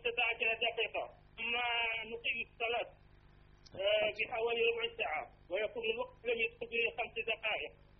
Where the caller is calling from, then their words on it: Algeria; وذلك على عندنا في الجزائر يؤذن قبل صلاة الفجر